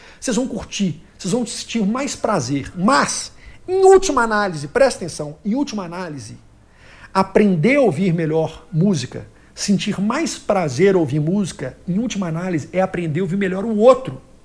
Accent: Minas Gerais, Brazil; Sou mineiro, né? Tenho que zelar pela minha natureza, né? Pela minha origem.

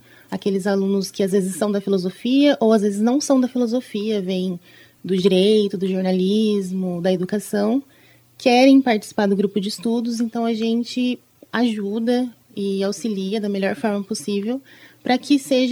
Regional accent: Londrina, Paraná, Brazil; born there; also born or lived in Cambé; Sim, na verdade eu nasci em Londrina, mas morei em Cambé por muito tempo, daí agora eu estou em Londrina de novo.

